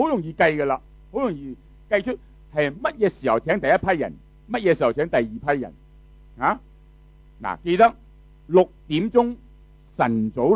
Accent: China; 那个原因呢就是犹太人计时间呢就跟我们中国人有些相似。

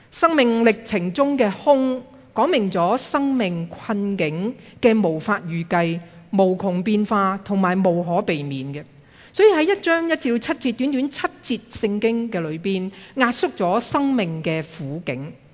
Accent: China; 我们中国人食是很重要的

